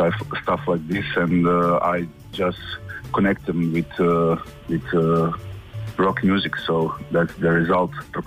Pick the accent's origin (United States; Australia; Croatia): Croatia; English is a second language; Okay, so we are band … from Croatia, Zagreb and Slavonski Brod.